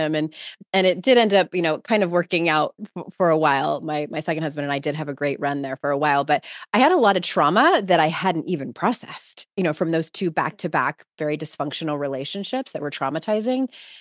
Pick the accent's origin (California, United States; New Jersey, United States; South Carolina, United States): California, United States; I'm from California, where it's like a little bit more like, okay, you talk about your feelings.